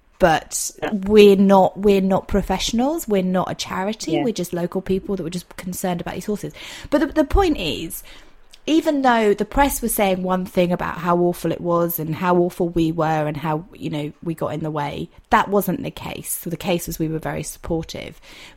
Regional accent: South West England, United Kingdom; I'm from Dorset.

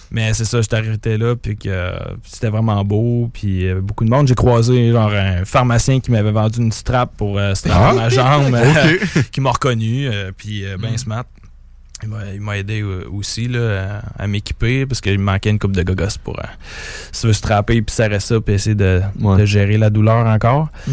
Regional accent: Port-Cartier, Quebec, Canada; Port-Cartier.

